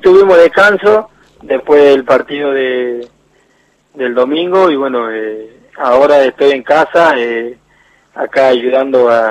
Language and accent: Spanish; Tucumán, Argentina; yo como tucumano creo que me siento muy orgulloso de que pueda un equipo de acá de Tucumán pueda estar en lo más alto del país